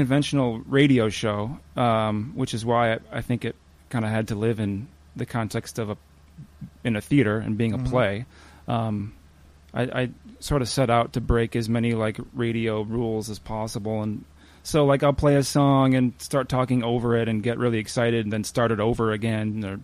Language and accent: English; East Lansing, Michigan, United States; also born or lived in New York City; now in Seattle, United States; I lived in New York City for 9 years, and I am from Michigan originally, and I live in Seattle now.